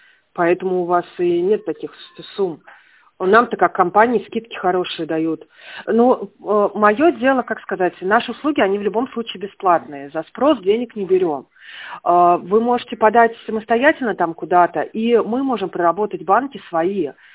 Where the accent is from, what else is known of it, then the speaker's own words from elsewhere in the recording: Tver, Tver Oblast, Russia; Мы из Твери.